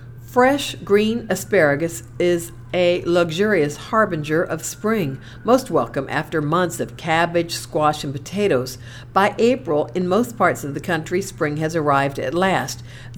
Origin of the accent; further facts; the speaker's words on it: Midwest, United States; When I was growing up in the Midwest, asparagus was never on the menu at our house.